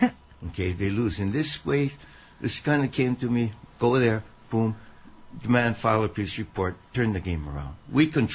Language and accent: English; Hawaii, United States; sure, we come because we're Hawaiian, you know, our ancestors, we feel to practice our culture.